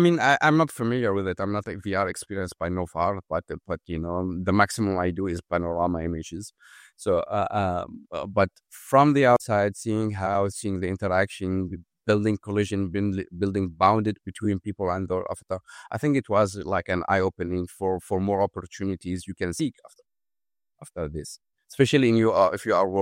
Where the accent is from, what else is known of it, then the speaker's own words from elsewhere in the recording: Damascus, Damascus Governorate, Syria; English is a second language; So in my hometown country, I came from basically from Damascus, Syria.